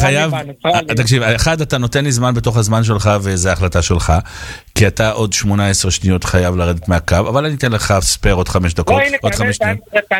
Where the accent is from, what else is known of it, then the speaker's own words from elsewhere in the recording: Poland; אני פולני, בן פולני, בן פולני, בן פולני, אגב, עם אזרחות פולנית גם כן, אוקיי?